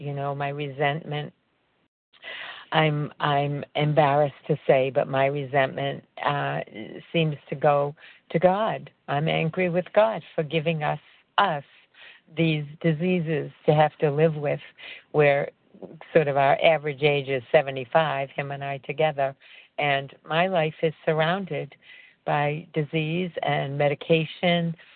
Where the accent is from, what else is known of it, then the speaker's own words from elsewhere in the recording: Massachusetts, United States; I'm from Massachusetts also.